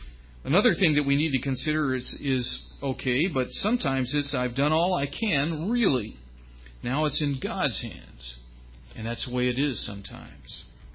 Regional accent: California, United States; also born or lived in Peoria, United States / St. Louis, United States / Dallas, United States; You know, in my life, I grew up in California. I never expected to be in Peoria, Illinois, nor in St. Louis, Missouri, nor in Dallas, Texas, nor in Southern Ohio. But here I am.

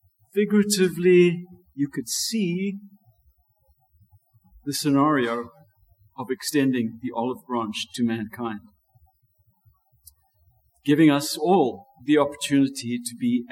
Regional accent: Zimbabwe; I know growing up in Rhodesia, one of the soaps that was always advertised was

